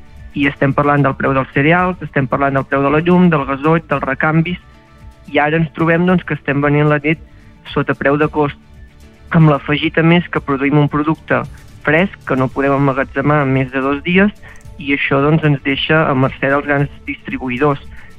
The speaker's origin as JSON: {"language": "Catalan", "town": "Parlavà", "region": "Catalonia", "country": "Spain", "said": "jo sóc de Parlavà, que és un poble mig al Baix Empordà. Tinc 18 anys. En la casa tenim vaques de net"}